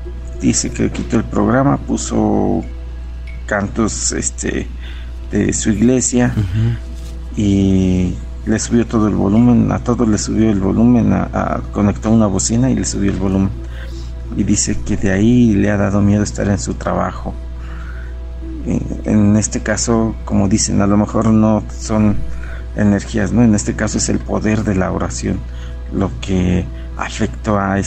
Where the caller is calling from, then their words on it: Real del Monte, Hidalgo, Mexico; de Real del Monte.